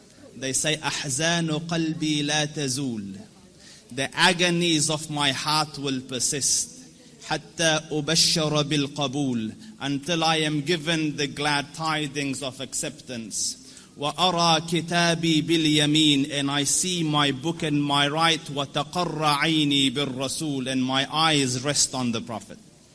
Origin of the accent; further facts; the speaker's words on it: Afghanistan; I am from Afghanistan.